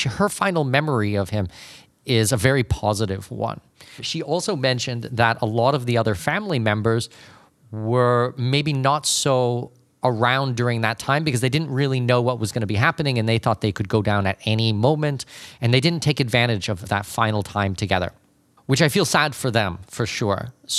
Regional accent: Canada; I am not an American citizen myself. I'm Canadian

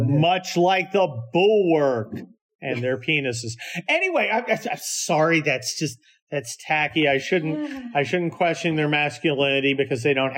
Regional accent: Scotland, United Kingdom; I'm Scottish, so I can call it whatever the hell I damn well please.

